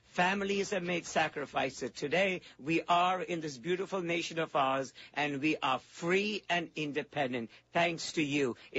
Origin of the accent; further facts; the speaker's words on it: India; now in United States; I was growing up in India